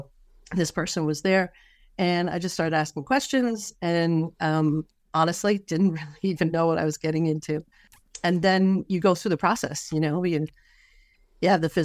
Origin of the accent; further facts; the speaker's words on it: Rhode Island, United States; I've been born and raised in Rhode Island. So I grew up in Rhode Island.